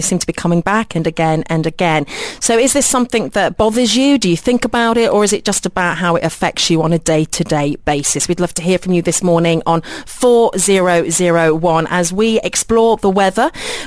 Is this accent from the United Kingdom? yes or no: yes; United Kingdom; being a Brit